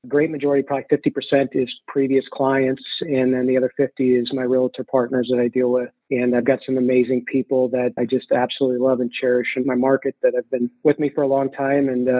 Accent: Midwest, United States; And I had a few mentors around where I grew up in the Midwest

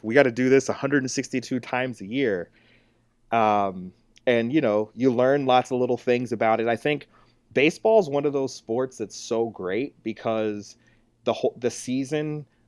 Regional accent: Tacoma, Washington, United States; born there; also born or lived in Presidio; So I was born in Tacoma. We moved to the Presidio and lived on base for 3 or 4 years when I was in early elementary school. And then we moved back to Washington and stayed with my grandma for the summer

